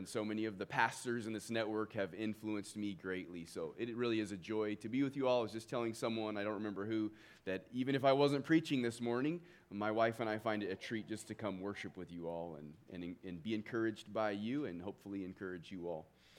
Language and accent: English; Colorado, United States; Born and raised in Northern Colorado. Love it here.